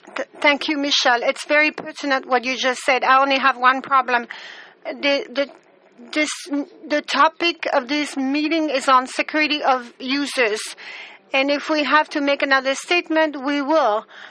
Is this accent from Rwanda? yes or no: yes; Rwanda; I'm from Rwanda.